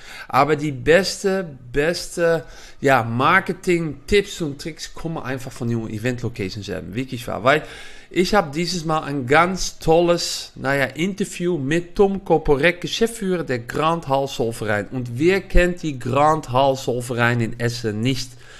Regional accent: Netherlands; German is a second language; now in Germany; man hört es auch ein bisschen, ich komme aus Holland, aber ich wohne seit Jahren in Deutschland.

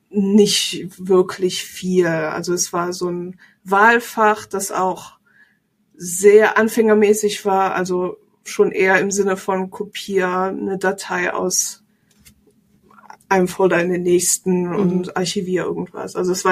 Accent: Croatia; moved away as an adult; now in Bad Nauheim, Germany; ich komme eigentlich aus Kroatien, wo ich vorher 6 Jahre als Entwickler gearbeitet habe und bin vor 2 Jahren mit meinem damals Freund, jetzt Ehemann, nach Bad Nauheim gezogen.

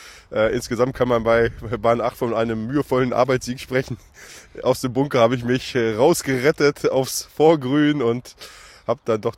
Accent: Hanover, Lower Saxony, Germany; ich habe das rote Herz natürlich als Hannoveraner

